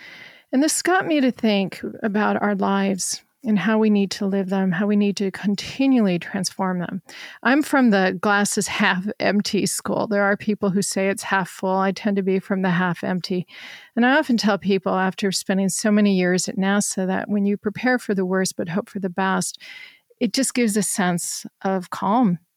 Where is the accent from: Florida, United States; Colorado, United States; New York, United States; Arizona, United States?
Colorado, United States; I think growing up in Colorado, we always made sure that our pantries were full and that we had gas in the car in case a blizzard came.